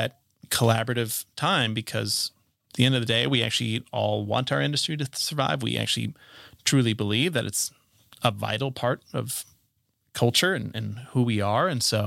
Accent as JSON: {"language": "English", "town": "Littleton", "region": "Colorado", "country": "United States", "tie": "born or raised there", "said": "Like, I grew up in Littleton, Colorado, you know, and I feel like you can easily continue to have the mindset of a small town."}